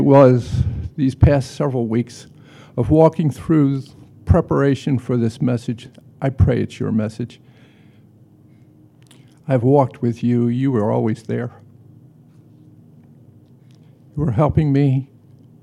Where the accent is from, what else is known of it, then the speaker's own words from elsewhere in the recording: Baltimore, Maryland, United States; And I think of myself as a kid growing up in Baltimore.